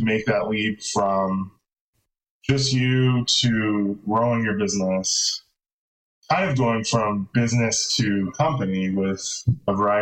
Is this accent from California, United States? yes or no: yes; California, United States; I'm from Southern California, so no offense to California because I still love it.